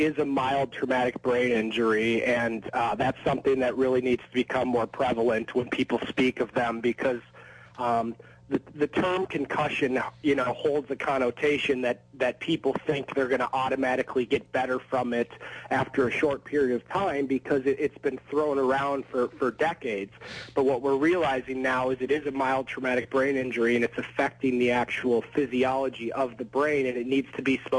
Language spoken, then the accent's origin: English; Minnesota, United States; I grew up in Minnesota, so I'm a diehard Gophers fan